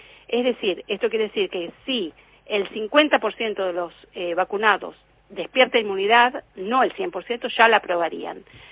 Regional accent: Trenque Lauquen, Buenos Aires Province, Argentina; Así que yo soy de Trenquelauquen.

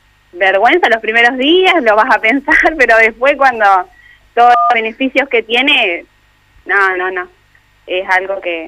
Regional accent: Viale, Entre Ríos, Argentina; Sí, de Viale.

